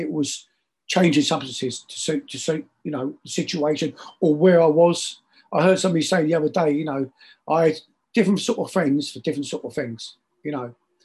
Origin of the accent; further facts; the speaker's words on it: London, United Kingdom; I come from London, and you either join the gang or you become, you know, the prey.